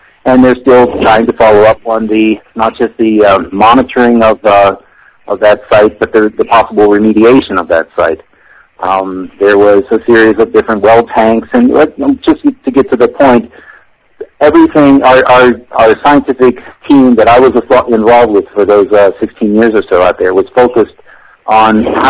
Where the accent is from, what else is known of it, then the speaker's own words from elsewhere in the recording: Bethlehem, West Virginia, United States; I'm also from West Virginia. I'm from Bethlehem, West Virginia. I grew up in the woods and swam in the creeks around that region